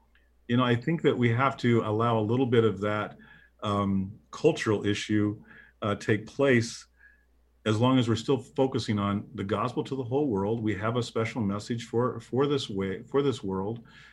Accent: Midwest, United States; You know, I'm a Midwesterner, yeah. And I'm a pretty conservative Midwestern guy.

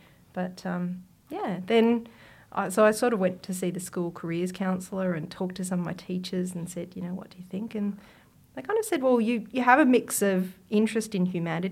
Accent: Wollongong, New South Wales, Australia; I grew up just outside of Wollongong in New South Wales as the eldest of three girls, and I had a really happy childhood close to the beach with a really close-knit family.

